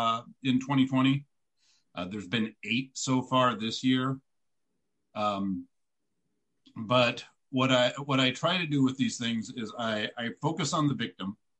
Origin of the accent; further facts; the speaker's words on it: Tacoma, Washington, United States; And I grew up in Tacoma. I was here in the early 90s when it was nice and crazy.